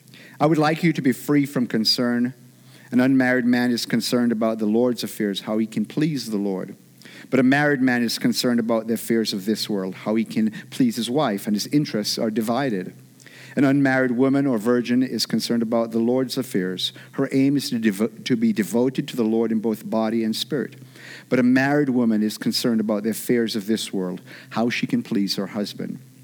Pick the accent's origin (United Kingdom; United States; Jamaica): Jamaica; growing up in Jamaica, we have what we call our Emancipation Day, which is in August, and we always celebrated that.